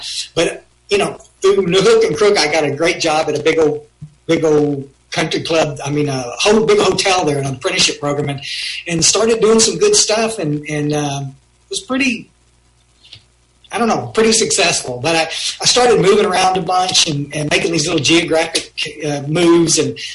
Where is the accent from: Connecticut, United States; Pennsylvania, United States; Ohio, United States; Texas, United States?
Texas, United States; Myers and I were raised here in the Hill Country.